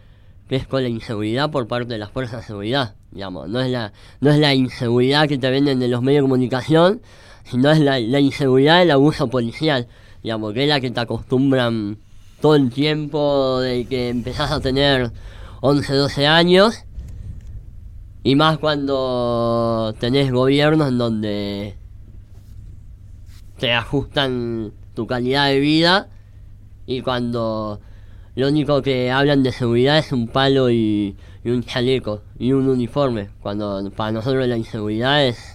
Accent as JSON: {"language": "Spanish", "region": "Buenos Aires", "country": "Argentina", "tie": "born there", "said": "nací en Zabaleta, yo nací en el 94, también con pleno estallido. Siempre tengo la maldición de que nací el 16 de diciembre"}